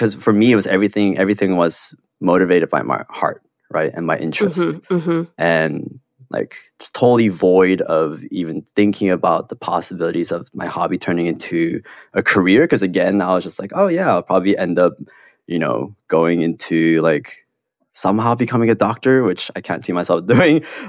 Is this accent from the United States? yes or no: no; South Korea; also born or lived in Hong Kong; I grew up in Korea and Hong Kong, and I have like very stereotypically Korean parents